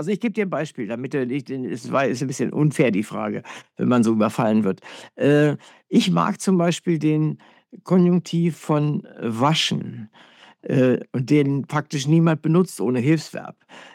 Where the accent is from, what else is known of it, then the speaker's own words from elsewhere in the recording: Lower Saxony, Germany; Es ist nicht so sehr häufig, dass ich einen Gast aus meinem alten Heimatbundesland im Gespräch habe.